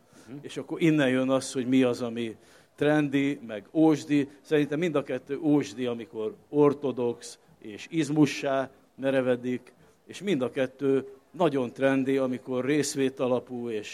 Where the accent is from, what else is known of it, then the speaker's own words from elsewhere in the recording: Hungary; magyar vagyok, és nagyon családcentrikus vagyok. Tehát magyar költő vagyok